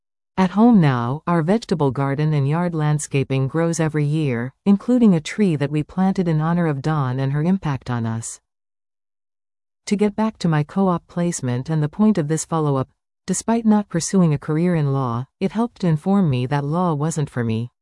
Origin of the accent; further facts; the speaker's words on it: Welland, Ontario, Canada; Growing up in Welland, Fonthill, I was afforded freedom of space.